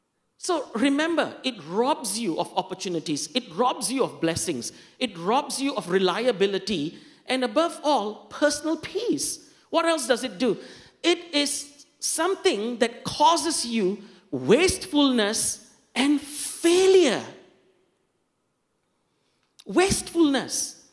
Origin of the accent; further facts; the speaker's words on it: Sentul, Kuala Lumpur, Malaysia; I come from Sentul, so yeah, okay.